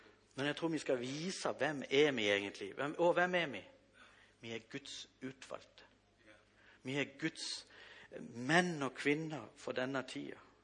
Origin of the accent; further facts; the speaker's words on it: Kvinesdal, Agder, Norway; Jeg kommer fra Kvinnesdal, jeg er sønn av Kari.